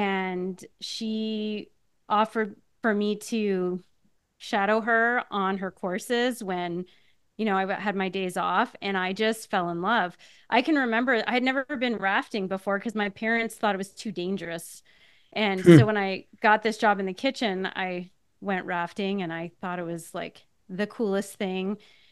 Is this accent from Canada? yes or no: yes; Canada; I grew up in Canada in between Ottawa and Montreal.